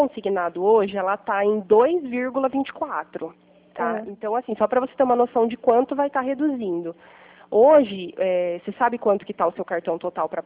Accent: Pirassununga, São Paulo, Brazil; Eu sou de Pirassununga, bem pertinho.

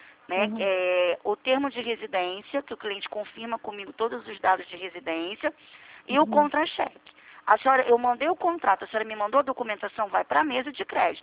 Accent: Rio de Janeiro, Brazil; eu sou do Rio de Janeiro, da Presidente Vargas, do centro do Rio de Janeiro.

